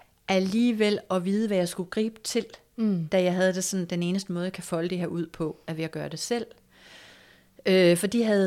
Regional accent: North Denmark Region, Denmark; Jeg kommer fra Nordjylland, hvor jeg er født og opvokset på en firlænget gård.

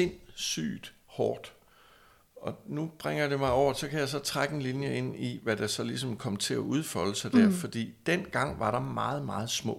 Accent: Aarhus, Central Denmark Region, Denmark; born or raised there; moved away as an adult

